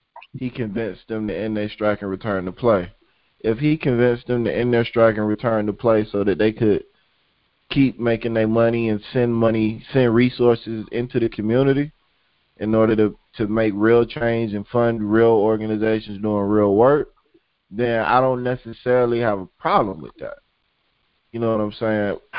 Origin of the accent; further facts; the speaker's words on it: Florida, United States; moved away as an adult; But as an adult, you know, especially an adult that's now left Florida and gets to look at the state that I grew up in, born and raised in, from a different light, different perspective, it's kind of embarrassing.